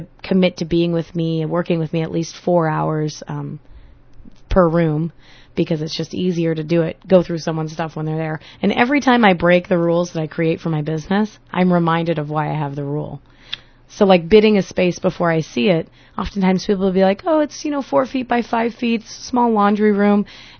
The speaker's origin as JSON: {"language": "English", "town": "Portland", "region": "Oregon", "country": "United States", "tie": "born there", "said": "I was born in Portland, Oregon."}